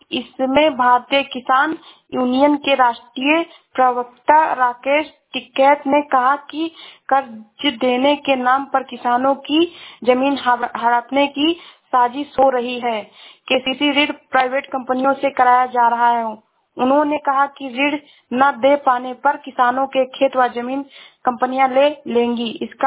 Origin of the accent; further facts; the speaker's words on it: Shravasti, Uttar Pradesh, India; मैं जिला श्रावस्ती से हूँ।